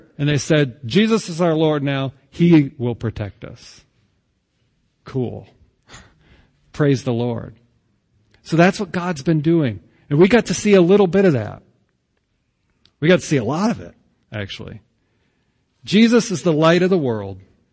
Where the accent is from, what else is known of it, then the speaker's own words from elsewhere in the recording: New England, United States; And I'm from New England, which means I'm skeptical and cynical of any kind of number like that.